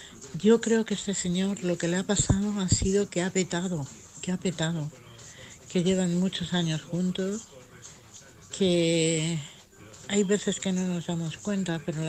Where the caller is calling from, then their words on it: Madrid, Community of Madrid, Spain; de Madrid.